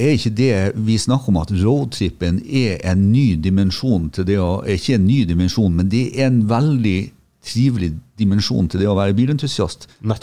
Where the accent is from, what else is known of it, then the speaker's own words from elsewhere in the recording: Tromsø, Troms, Norway; Og jeg har nevnt noe flere ganger at jeg kommer fra Tromsø.